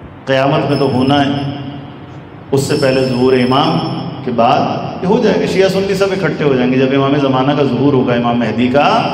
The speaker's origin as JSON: {"language": "Urdu", "country": "Pakistan", "tie": "born there", "said": "یہ پاکستان ہمارا وطن ہے، ہماری مادر وطن ہے، ہم یہاں پیدا ہوئے ہیں، یہی مرنا ہے، یہی ہماری نسلوں نے جینا ہے۔"}